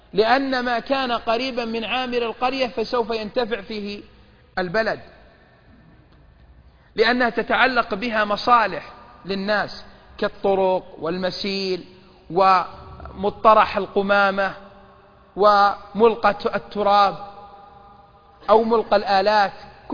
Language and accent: Arabic; Riyadh, Riyadh Province, Saudi Arabia; مثل هذا لا يوجد عندنا في الرياض